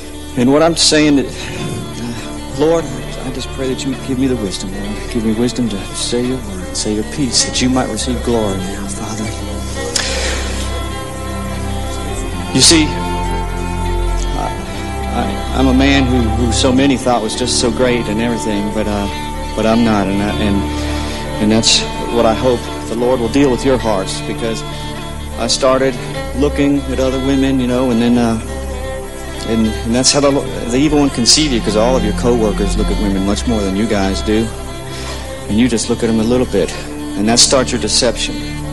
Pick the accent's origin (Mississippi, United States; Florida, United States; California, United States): Mississippi, United States; Wiggins; I'm from Wiggins, Mississippi.